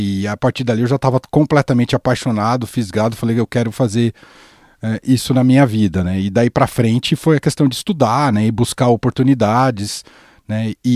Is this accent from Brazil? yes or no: yes; Mogi das Cruzes, São Paulo, Brazil; Eu nasci ali no começo dos anos 80, numa família. Sou de Mogi das Cruzes, aqui próximo a São Paulo, numa família de muitos irmãos, somos em 5 irmãos, né? E naquele contexto de pais funcionários públicos, né?